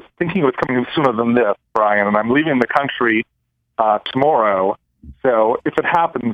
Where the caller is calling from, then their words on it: Cumberland, Maryland, United States; from Cumberland, Maryland.